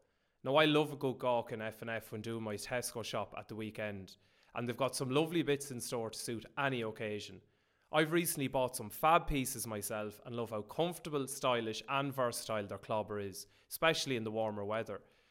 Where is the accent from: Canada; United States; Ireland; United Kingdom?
Ireland; No, not at all. We're Irish.